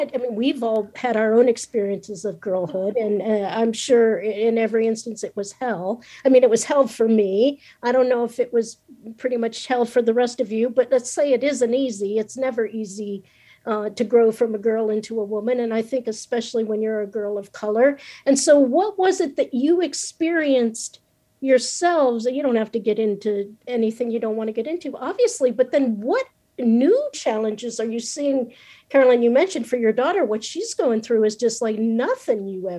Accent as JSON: {"language": "English", "country": "United States", "tie": "born or raised there", "said": "But I think especially growing up in America as a girl of color, it is no easy thing."}